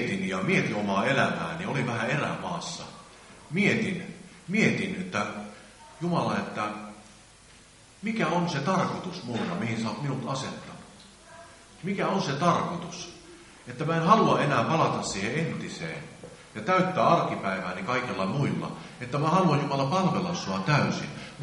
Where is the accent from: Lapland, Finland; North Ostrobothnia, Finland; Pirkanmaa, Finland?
North Ostrobothnia, Finland; Tyrnävä; ja mä oon kotoisin tuolta Tyrnävältä. Mä oon 40-vuotias nuori mies ja mä oon saanut tulla uskoon noin 15-16 vuotta sitten.